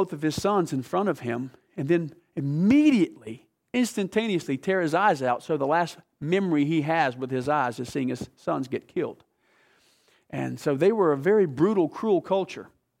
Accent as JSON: {"language": "English", "town": "Ringgold", "region": "Virginia", "country": "United States", "said": "I came from Ringgold, Virginia. And Ringgold, Virginia, it's so funny because we're so backwards. It's probably the Lincoln County of Virginia, okay?"}